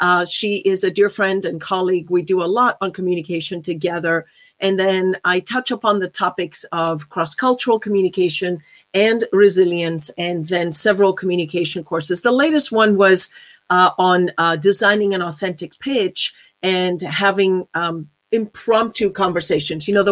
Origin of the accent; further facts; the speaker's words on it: Athens, Attica, Greece; now in Bloomington, United States; I come coming to you live from Bloomington, Indiana, originally from Athens, Greece. That's my hometown. That's where my heart is. But I work and live in Bloomington, Indiana.